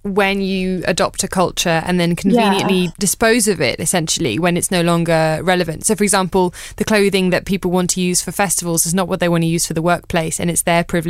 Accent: Brighton, South East England, United Kingdom; I'm from Brighton

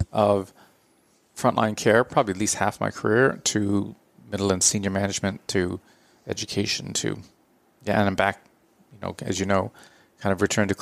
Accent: Canada; So, from the accent, you can tell I'm from Canada.

